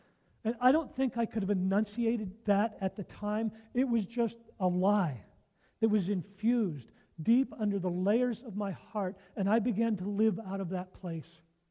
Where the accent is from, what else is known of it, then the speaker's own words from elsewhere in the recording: Pennsylvania, United States; So I was raised up in West Central Pennsylvania. And I grew up in a non-Christian home.